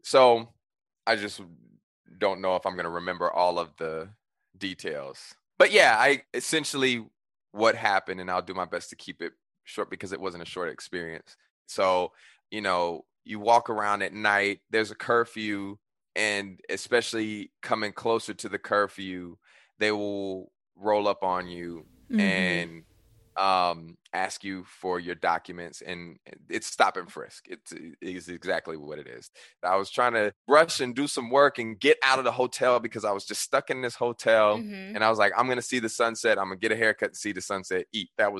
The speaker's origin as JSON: {"language": "English", "country": "United States", "said": "I'm not from here. I'm from America."}